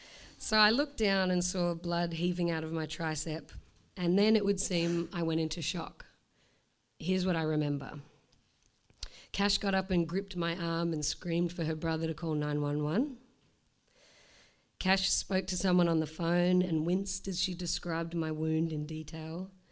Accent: Australia; And I was high on painkillers by this stage and apparently said to the doctors, "I'm Australian, I know what I'm doing."

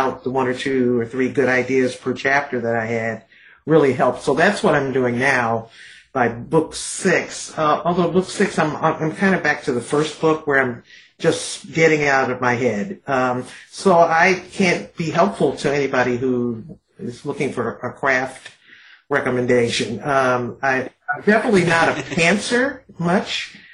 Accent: Detroit, Michigan, United States; an amalgam of every white man I've known well, especially growing up in Detroit.

